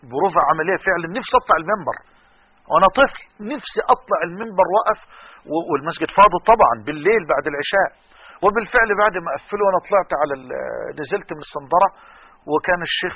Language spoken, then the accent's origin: Arabic; Damo, Egypt; في الجامع الصغير اسمه جامع السادات في قريتنا دموه.